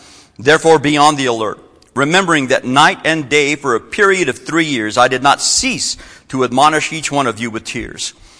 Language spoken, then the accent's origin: English; Texas, United States; I would be preaching the gospel not only out of my hometown, but out of my home state on the Gulf Coast of Texas